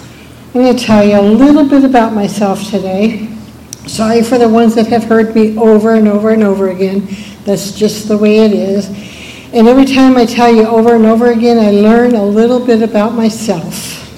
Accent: Port Hueneme, California, United States; I grew up in Port Hueneme, California. That is where the Navy base is.

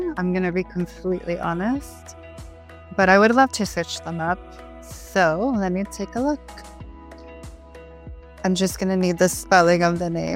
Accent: Kitchener, Ontario, Canada; born there; also born or lived in Quebec City; Okay, so I was born here in Kitchener, Waterloo. I was born in the Grand River Hospital, which was back then called KW Hospital.

